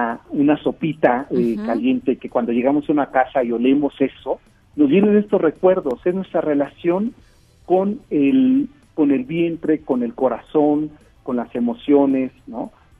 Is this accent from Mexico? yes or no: yes; Mexico City, Mexico; los que somos de la Ciudad de México, no se come lo mismo en el centro de la ciudad que en Xochimilco